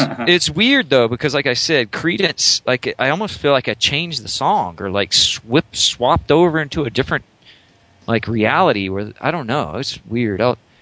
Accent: Alabama, United States; I grew up in Alabama. That was almost practically shoved down my throat.

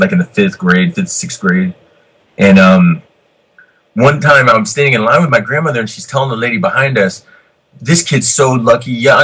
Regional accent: the South, United States; because I was raised in the South, and I don't really, those rules don't apply to me at all, but I still got my upbringing in my soul, you know?

